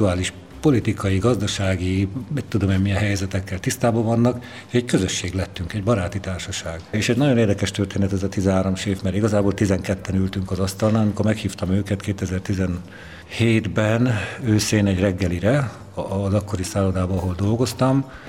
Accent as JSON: {"language": "Hungarian", "region": "Budapest", "country": "Hungary", "said": "Mondjuk engem nem, mert én pesti vagyok"}